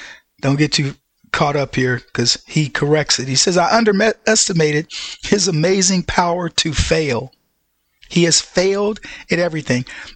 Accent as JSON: {"language": "English", "region": "Texas", "country": "United States", "tie": "born or raised there", "said": "let's go to Whataburger because I grew up eating Whataburger in Texas."}